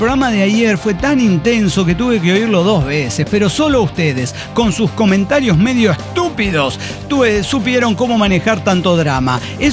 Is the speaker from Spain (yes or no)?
yes; Barcelona, Catalonia, Spain; que yo soy de Barcelona